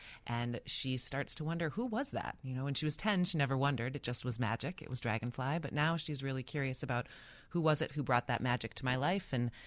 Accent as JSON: {"language": "English", "town": "Minneapolis", "region": "Minnesota", "country": "United States", "tie": "born or raised there", "lives_now": "Chicago, United States", "said": "So I grew up in Minneapolis and I live in Chicago now."}